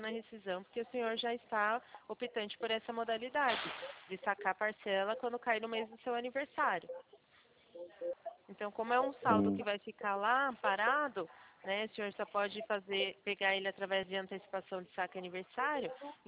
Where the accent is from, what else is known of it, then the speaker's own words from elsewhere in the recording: Itu, São Paulo, Brazil; Então, nós somos aqui de Itu.